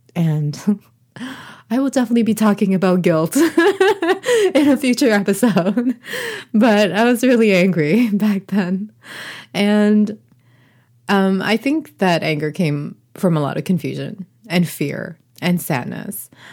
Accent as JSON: {"language": "English", "town": "Toronto", "region": "Ontario", "country": "Canada", "tie": "born or raised there", "lives_now": "Vancouver, Canada", "said": "I am a 35-year-old second-generation Korean-Canadian. I'm currently in Vancouver, but I am originally from Toronto, born and raised."}